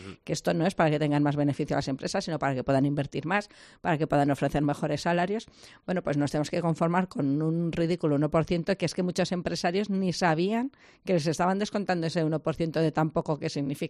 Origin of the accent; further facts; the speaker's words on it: Spain; somos todos los españoles los que vamos a pagar los despilfarros de los partidos nacionalistas.